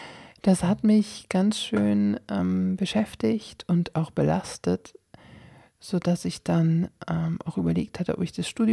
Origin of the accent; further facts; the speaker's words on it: Germany; born there; Und ich bin dann 1980 in die DDR geboren